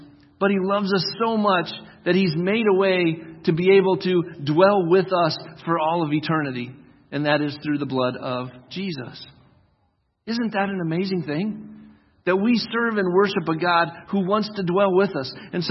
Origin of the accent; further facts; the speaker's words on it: Kalkaska, Michigan, United States; like I grew up here in Kalkaska, if you saw me as a snot-nosed little kid running around here for the 17 years that I was here